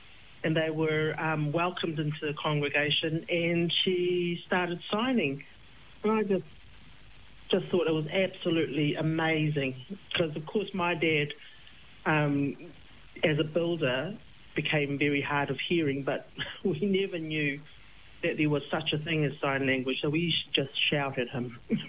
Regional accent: Wellington, New Zealand; also born or lived in Samoa; I was born in Samoa, but our family migrated to New Zealand back in 63. I was raised in Wellington, so I grew up in Wellington until I got married to an Aucklander, and we shifted up to Auckland

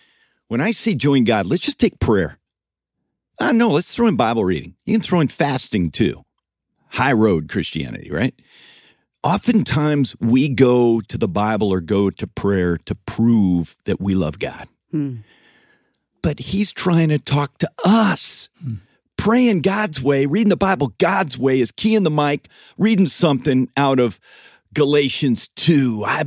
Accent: Homer, Alaska, United States; I was born in Homer, Alaska, little two-bed hospital, raised in Alaska.

